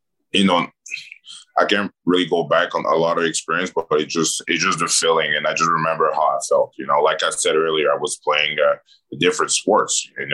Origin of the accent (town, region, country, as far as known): Montreal, Quebec, Canada; born or raised there